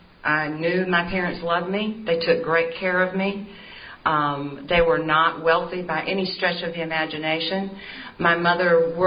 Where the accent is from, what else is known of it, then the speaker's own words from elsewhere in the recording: Greenville, South Carolina, United States; born there; I was born in 1952 in Greenville, South Carolina.